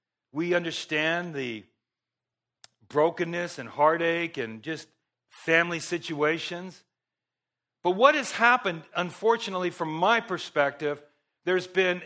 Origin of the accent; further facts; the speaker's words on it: California, United States; I personally struggled growing up in Southern California, 9 brothers and sisters, including myself, the oldest boy